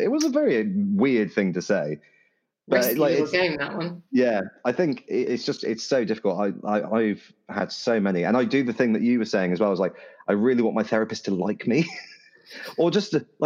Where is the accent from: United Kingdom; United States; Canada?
United Kingdom; Because I didn't want to ring anyone, because I'm terribly British.